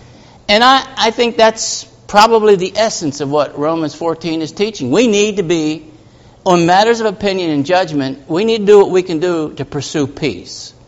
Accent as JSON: {"language": "English", "region": "Pennsylvania", "country": "United States", "tie": "born or raised there", "said": "when I grew up in Appalachian Mountains of Pennsylvania, it was a common phrase to say, there are two sides to every coin."}